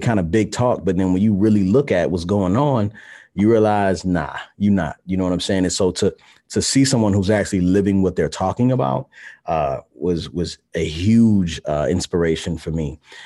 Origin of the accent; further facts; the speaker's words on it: Baltimore, Maryland, United States; So I'm from Baltimore, Maryland. My mom and my dad never got married. My dad moved to California when I was like two.